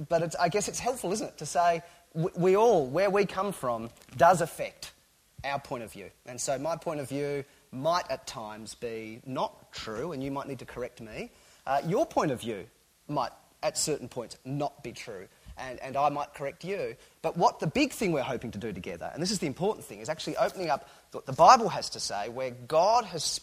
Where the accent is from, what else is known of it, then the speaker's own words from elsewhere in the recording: Australia; I don't think that being Australian is a really crucial part of my identity, but that's my background.